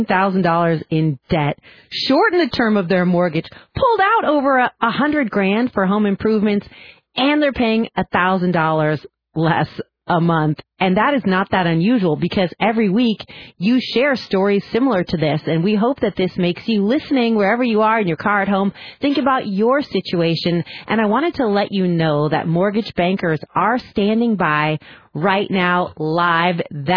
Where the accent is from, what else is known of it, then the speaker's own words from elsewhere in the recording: San Francisco, California, United States; He's out in my hometown where I grew up, San Francisco.